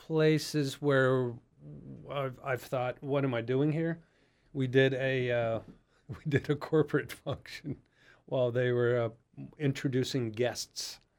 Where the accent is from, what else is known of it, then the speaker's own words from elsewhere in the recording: Florida, United States; And I grew up in Florida, and have been in Georgia for about 33 years.